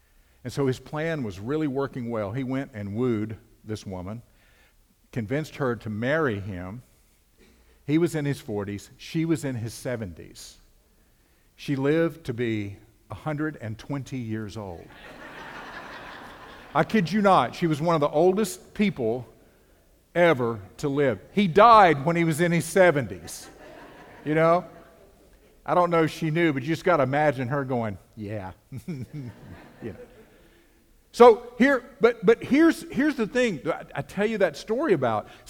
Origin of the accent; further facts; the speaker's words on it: Ellenboro, North Carolina, United States; You know, I was from Ellenboro, which was kind of cool because I was kind of away, but I was close enough to go home